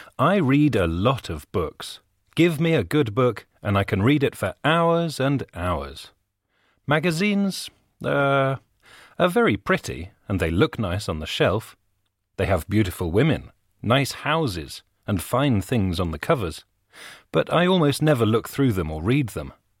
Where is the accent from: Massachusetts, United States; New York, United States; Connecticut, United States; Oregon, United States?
Oregon, United States; Yeah, I'm from Oregon in the Pacific Northwest. There's lots of nature. There aren't many towns there